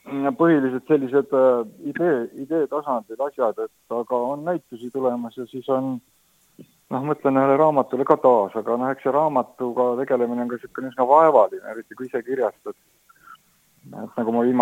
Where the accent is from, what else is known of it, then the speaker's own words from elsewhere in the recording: Tallinn, Harju County, Estonia; mul esivanemad on saaret pärit. Ma ise olen küll jah Tallinnas sündinud ja kasvanud, jah.